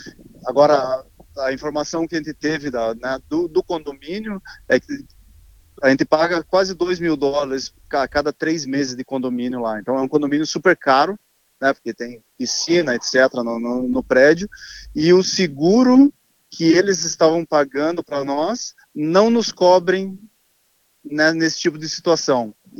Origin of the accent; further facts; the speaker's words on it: Curitiba, Paraná, Brazil; now in Australia; eu sou de Curitiba, no Paraná. E eu tô aqui na Austrália já há mais de 10 anos. Então, né, como a grande maioria dos brasileiros, eu vim, né, como estudante, comecei a minha batalha diária aqui trabalhando, e graças a Deus hoje eu sou australiano, né?